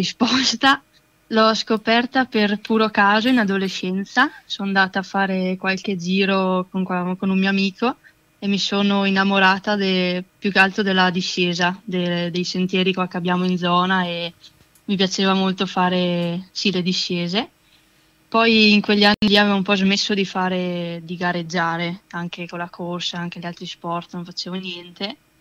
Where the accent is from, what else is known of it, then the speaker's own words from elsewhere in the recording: Verona, Veneto, Italy; invece da giù da noi a Verona lì ha piovuto fino a poco prima della partenza